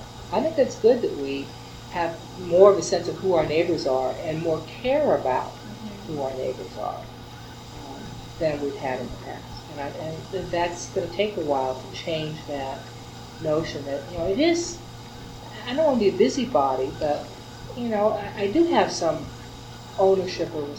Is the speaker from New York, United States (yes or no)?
no; Worthington, Ohio, United States; When I grew up in Worthington, Ohio, in our police force, we knew every officer's name.